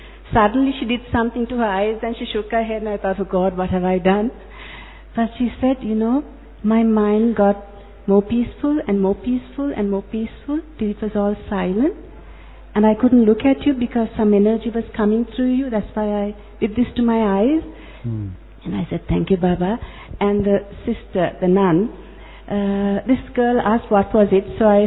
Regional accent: Sri Lanka; from Sri Lanka.

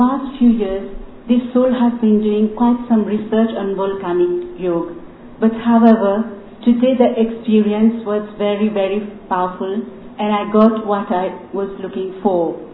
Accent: Mauritius; from Mauritius.

